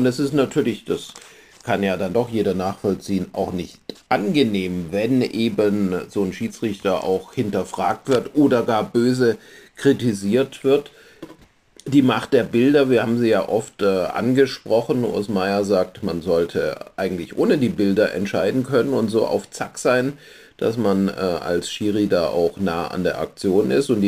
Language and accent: German; Pforzheim, Baden-Württemberg, Germany; aber in Pforzheim natürlich schon, in meiner Heimatstadt.